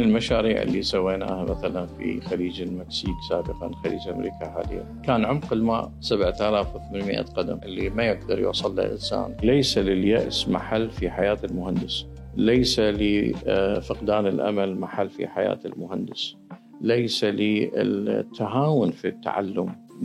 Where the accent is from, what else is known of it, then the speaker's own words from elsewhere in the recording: Kut, Wasit, Iraq; ولدت عام 1965 في مدينة الكوت، أكملت بها دراستي الابتدائية والمتوسطة والإعدادية